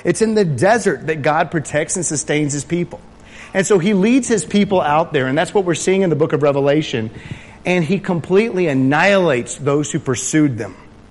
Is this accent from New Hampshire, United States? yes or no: no; Texas, United States; And I said, "Yeah, I'm from Texas."